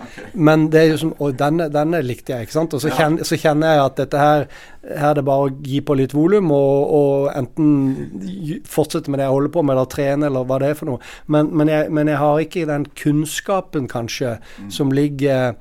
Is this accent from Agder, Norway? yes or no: yes; Agder, Norway; Og så er jo jeg er jo sørlending da, ikke sant?